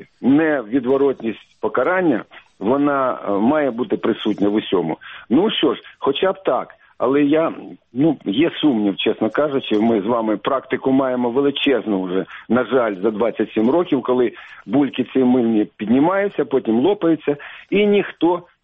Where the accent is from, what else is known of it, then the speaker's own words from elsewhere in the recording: Kyiv, Ukraine; Хоча це мій клуб, я киянин.